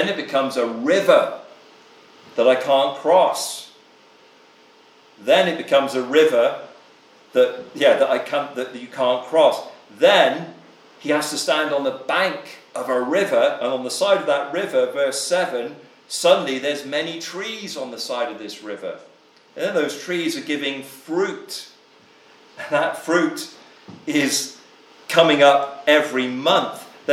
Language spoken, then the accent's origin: English; Gloucester, South West England, United Kingdom; I always mention George Whitfield from my hometown at Gloucester.